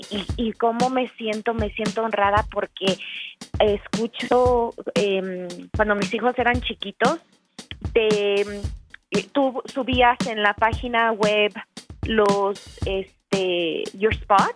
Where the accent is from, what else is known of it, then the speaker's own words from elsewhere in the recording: Mexico City, Mexico; born there; yo soy nacida en la Ciudad de México